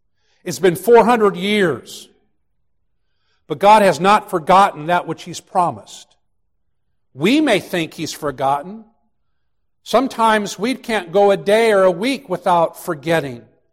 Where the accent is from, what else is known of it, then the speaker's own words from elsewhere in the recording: Virginia, United States; Growing up outside of Washington, D.C. in Virginia, they loved to put signs up there that say September 3rd, 1773, at this very spot, so-and-so was here, or this battle was here, or this happened here.